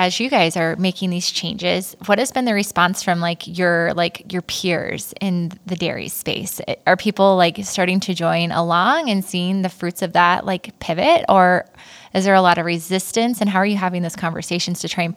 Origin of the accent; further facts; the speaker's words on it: Ohio, United States; I grew up in the Cincinnati-Columbus like belt between the two.